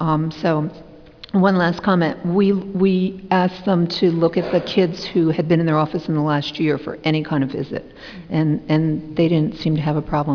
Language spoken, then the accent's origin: English; New Jersey, United States; from New Jersey